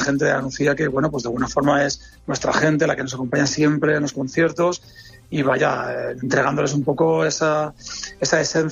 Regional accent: Alzira, Valencian Community, Spain; now in La Nucía, Spain; yo vine aquí para estar en la Nucía, yo soy de Valdalcira, de Valencia, y la verdad es que yo llegué aquí al Instituto de la Nucía para un año y con la intención de volverme para allá, y la verdad es que ya desde el año 2008 que estoy aquí

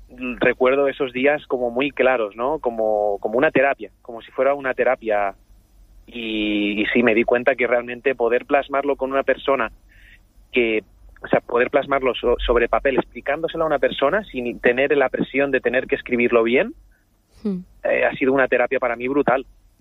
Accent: Tarragona, Catalonia, Spain; Yo soy de Tarragona.

